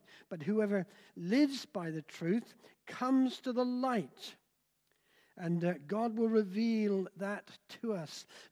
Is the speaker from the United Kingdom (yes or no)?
yes; South East England, United Kingdom; I was brought up in the New Forest, so I know all about this.